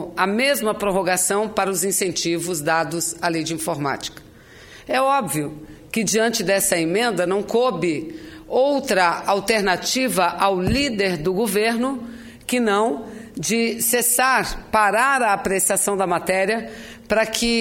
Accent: Amazonas, Brazil; nós, que somos do estado do Amazonas

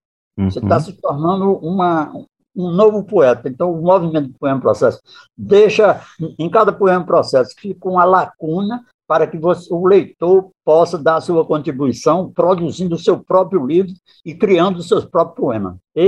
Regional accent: Northeast Region, Brazil; eu, como nordestino, sou fã do povo nordestino, né?

